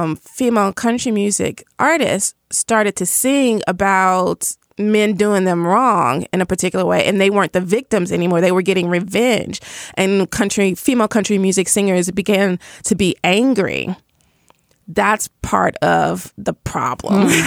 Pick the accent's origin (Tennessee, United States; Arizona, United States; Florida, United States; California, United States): Tennessee, United States; Nashville; So I am from Nashville, which is, you know, home of country music, Music City, USA.